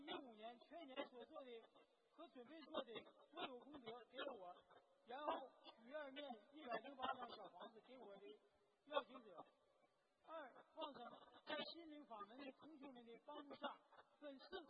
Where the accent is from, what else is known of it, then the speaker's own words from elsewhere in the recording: Shanghai, China; 我是来自中国上海，